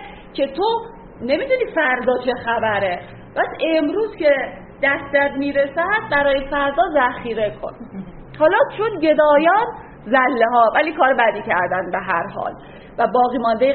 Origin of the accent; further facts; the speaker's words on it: Iran; ما خودمون ایرانی ها یه ذره تفکر قحطی زده هم داریم، همش انبار میکنیم، همه چی در حال انبار کردنی و بله واقعا چون در شرایط جنگ بزرگ شدیم